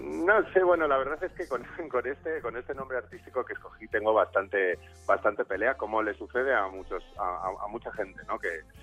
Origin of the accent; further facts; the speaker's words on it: Navia, Asturias, Spain; moved away as an adult; also born or lived in Oviedo; now in Madrid, Spain; De Navia, sí. Yo me crié en Navia hasta los 18 años. A los 18 me fui a vivir a Oviedo a estudiar la carrera y cuando la terminé muchos años después me vine a vivir a Madrid.